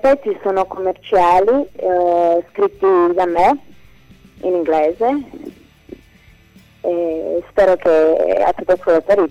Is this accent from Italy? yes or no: no; Romania; No, no, sono rumena di origine.